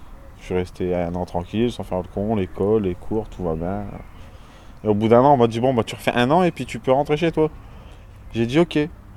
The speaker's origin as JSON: {"language": "French", "town": "Verquin", "region": "Hauts-de-France", "country": "France", "said": "j'ai 29 ans, je viens de Verquin et je suis conducteur d'engin."}